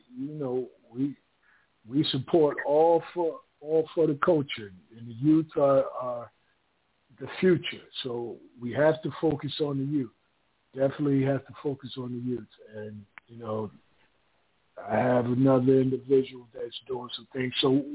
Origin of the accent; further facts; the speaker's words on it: Paterson, New Jersey, United States; now in North Carolina, United States; I'm located in North Carolina, but I'm originally from Paterson.